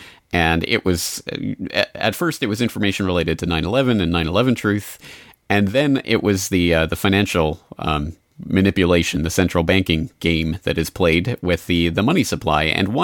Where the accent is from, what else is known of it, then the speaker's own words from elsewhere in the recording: Canada; now in Japan; And I'm a Canadian living in Japan.